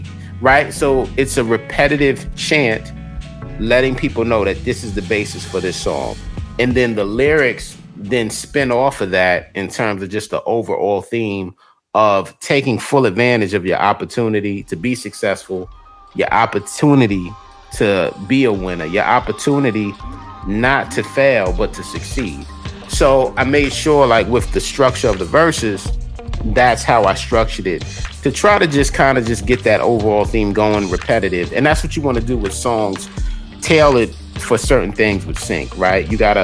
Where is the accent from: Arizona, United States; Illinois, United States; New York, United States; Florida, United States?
New York, United States; Queens; So I know growing up in Queens, everything was about the bars. Everything was about the lyrics.